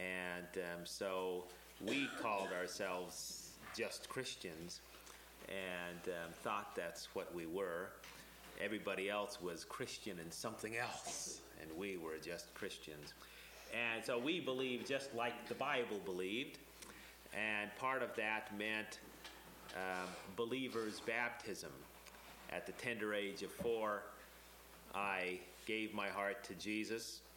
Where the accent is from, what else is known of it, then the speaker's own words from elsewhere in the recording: Arizona, United States; I was baptized when I was 7 years old. And as I've said earlier, I grew up on the Navajo Indian Reservation.